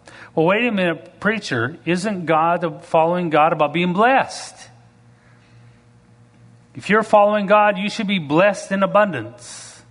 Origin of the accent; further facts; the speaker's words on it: Canada; now in United States; I'm proud to be American. I'm an American citizen. I'm proud to be Canadian, but I'm proud to be American.